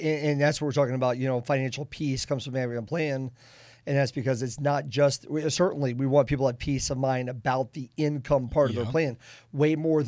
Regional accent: Boston, Massachusetts, United States; I'm from the Boston area.

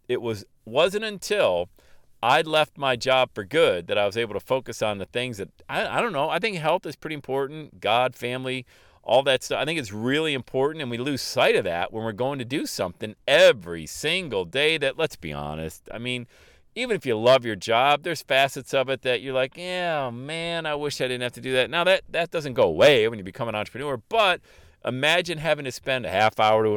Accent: Buffalo, New York, United States; He's from Rochester, I was from the Buffalo area.

